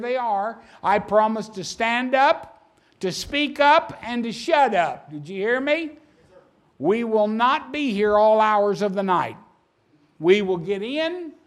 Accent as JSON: {"language": "English", "region": "Oklahoma", "country": "United States", "tie": "born or raised there", "said": "I was born and raised in Oklahoma, and that's oil country."}